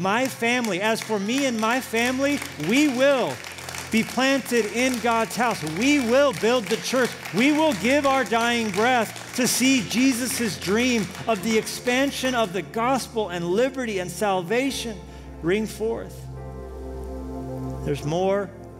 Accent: Colorado, United States; moved away; Didn't come here because I grew up in Colorado and it channeled for me the nostalgia.

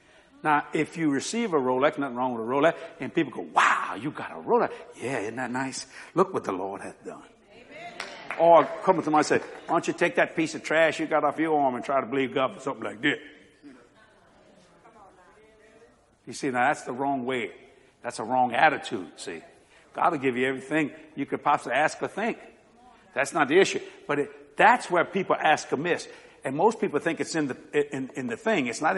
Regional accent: Louisiana, United States; I'm a Cajun from South Louisiana.

